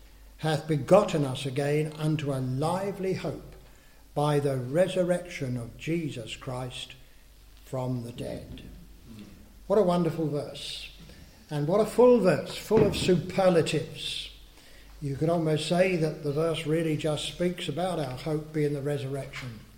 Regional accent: England, United Kingdom; Of course, we're English, most of us, and it's the stiff upper lip sort of thing

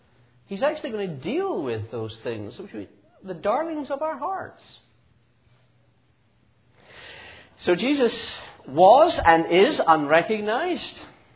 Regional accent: Scotland, United Kingdom; Being Scottish, we were too mean. We never sat on Santa's knee, of course.

